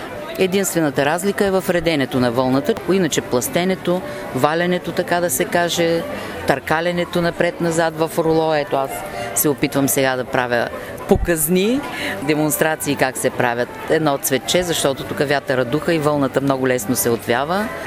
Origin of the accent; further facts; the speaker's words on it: Varna, Varna Province, Bulgaria; от Варна съм, по професия учител по руски език.